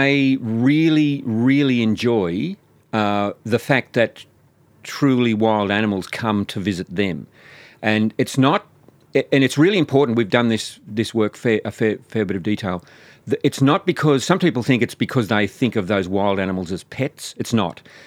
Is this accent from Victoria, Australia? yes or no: no; New South Wales, Australia; it was on the urban birds of my hometown in New South Wales.